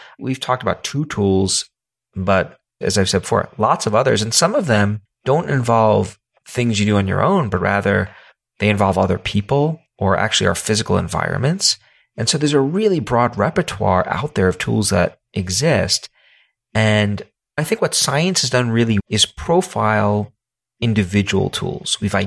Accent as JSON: {"language": "English", "town": "New York City", "region": "New York", "country": "United States", "said": "I'm a human being and I come from New York City."}